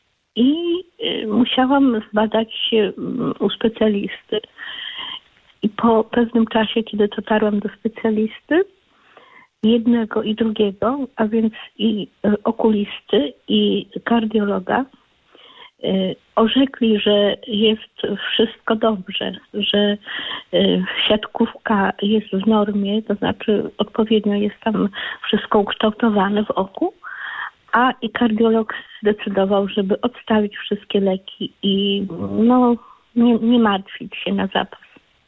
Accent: Pomeranian Voivodeship, Poland; z Pomorskiego.

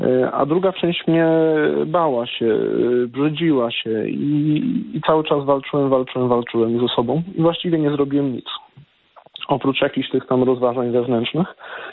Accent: Toruń, Kuyavian-Pomeranian Voivodeship, Poland; Jechałem pewnego dnia autobusem miejskim z seminarium do rodzinnego domu, dlatego że ja pochodzę z Torunia.

